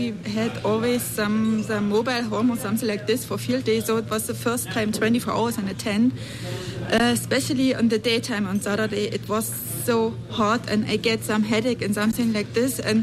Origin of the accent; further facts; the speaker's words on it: Germany; DLA-DYL. I come from Germany